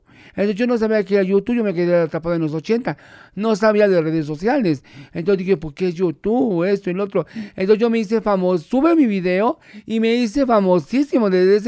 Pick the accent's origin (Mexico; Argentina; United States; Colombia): Mexico; soy mexicano, vengo de una familia, de una familia bonita, de mi papá, mi mamá y mis hermanos.